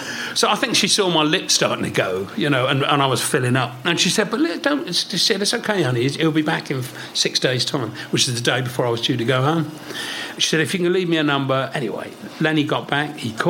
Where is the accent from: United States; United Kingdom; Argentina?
United Kingdom; Isle of Wight, South East England; from the Isle of Wight.